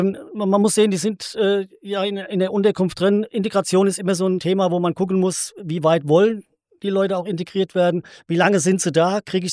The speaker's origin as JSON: {"language": "German", "town": "Rüdesheim", "region": "Hesse", "country": "Germany", "said": "Und wir Einheimische gehen auch in die Drosselgasse."}